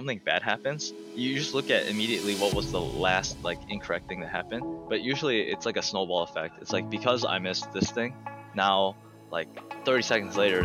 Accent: Milwaukee, Wisconsin, United States; I worked a little bit and decided like I want to create something for gamers in Milwaukee. I'm from Milwaukee.

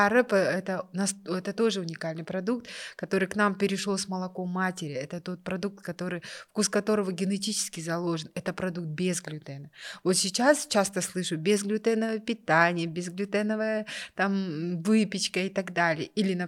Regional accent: Kazakhstan; Мы, казахи, мы вообще не про кофе.

